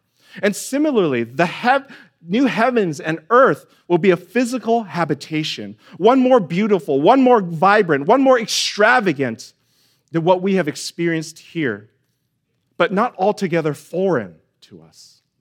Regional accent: Sacramento, California, United States; I know in my family, growing up in Sacramento, we had an orange tree, we had a peach tree, and a lemon tree.

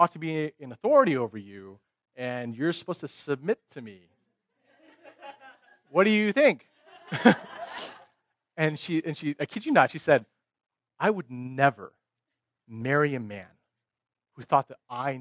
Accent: Bay Area, California, United States; And so we grew up in the Bay Area

